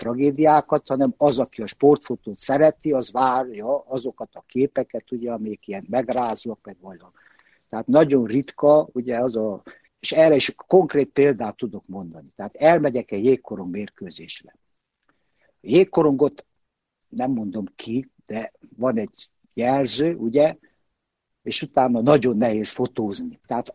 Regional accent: Romania; mikor meghallották, hogy Romániából jöttem, meg újságírás

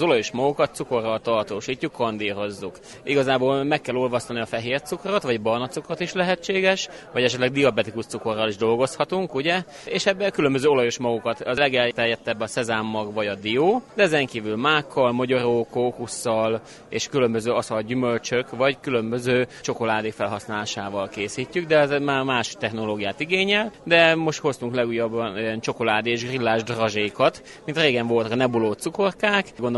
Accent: Hungary; de mi magyarok vagyunk

